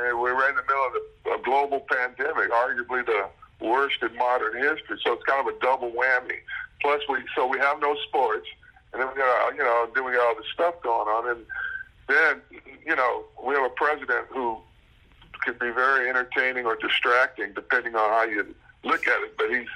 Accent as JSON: {"language": "English", "region": "California", "country": "United States", "tie": "born or raised there", "said": "I didn't grow up in the South. I grew up in California."}